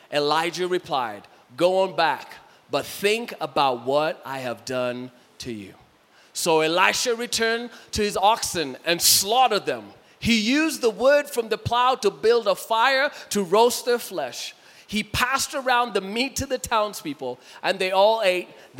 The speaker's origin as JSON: {"language": "English", "country": "Kenya", "accent": "Kenyan", "said": "maybe she doesn't understand my Kenyan accent."}